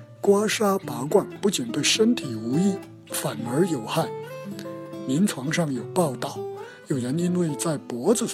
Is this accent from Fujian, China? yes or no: yes; Fujian, China; 在我的老家闽南，干脆把中暑叫做凿痧、掉痧